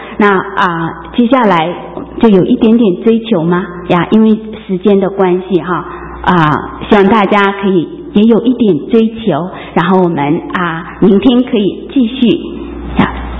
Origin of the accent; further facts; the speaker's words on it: China; 看见这么多从中国大陆来的弟兄姐妹，跟我的铁夫是一样，我们是来自同一个地方哈